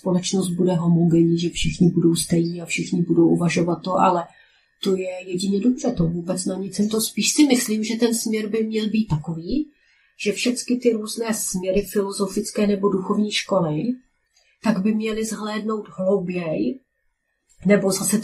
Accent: Moravia, Czechia; já jako Moravanka, která jsem se narodila v naší zemi

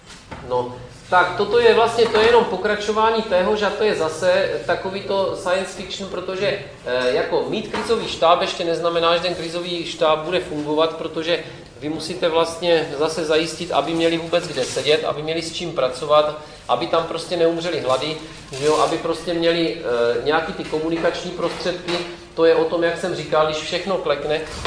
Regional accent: Olomouc Region, Czechia; takže já jsem z Moravy od Přerova

